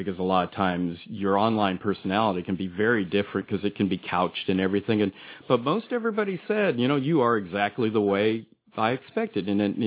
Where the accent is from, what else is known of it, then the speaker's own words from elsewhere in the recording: California, United States; No, I'm from Portuguese background up in Northern California.